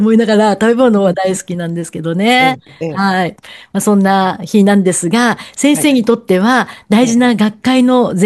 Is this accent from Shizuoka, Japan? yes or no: no; Aichi, Japan; 私は出身県なんですけど